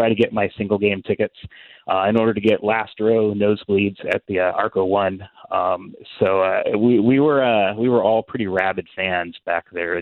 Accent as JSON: {"language": "English", "town": "Sacramento", "region": "California", "country": "United States", "tie": "born or raised there", "said": "Well, growing up in Sacramento, it was just sort of a natural thing."}